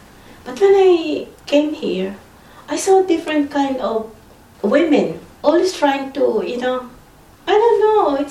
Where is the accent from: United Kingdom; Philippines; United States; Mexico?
Philippines; now in Australia; Well, growing up in the Philippines, when I came here, I was shocked that women here